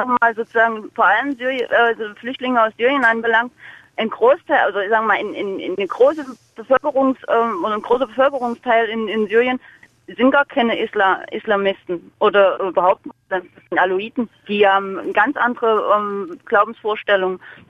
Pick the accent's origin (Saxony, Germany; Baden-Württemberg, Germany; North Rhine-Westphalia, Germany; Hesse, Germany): Saxony, Germany; Dresden; Ich bin auch aus Dresden.